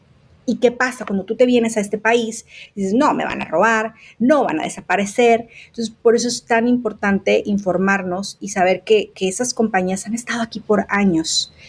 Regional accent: Mexico; Yo soy de México y en México este es de los seguros es un tabú

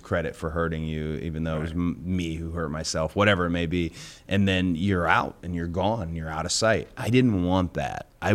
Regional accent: Atlanta, Georgia, United States; also born or lived in Philadelphia; My real hometown's Atlanta. That's my hometown. And then I made Philly, like, a second hometown.

